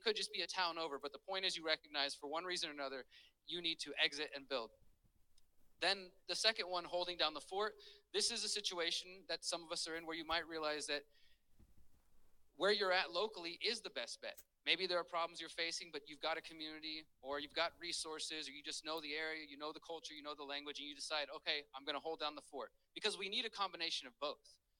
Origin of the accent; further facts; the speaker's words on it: Houston, Texas, United States; I'm originally from Houston, Texas. I'm 36 years old.